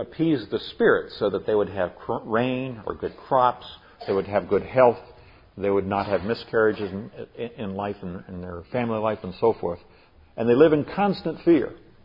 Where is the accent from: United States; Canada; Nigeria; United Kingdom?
Nigeria; South West; I grew up in Nigeria, West Africa. In the first 7 years of my life, I grew up amongst animistic peoples, or the Yoruba tribe, in the southwestern part of Nigeria.